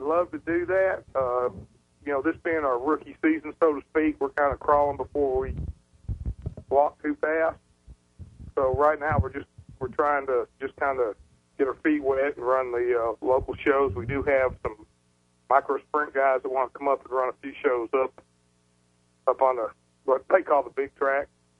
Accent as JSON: {"language": "English", "town": "Atlanta", "region": "Georgia", "country": "United States", "tie": "born or raised there", "said": "Yeah, I grew up in Atlanta, and my first foray into racing was actually selling newspapers at Atlanta Motor Speedway back in 64 when it was new."}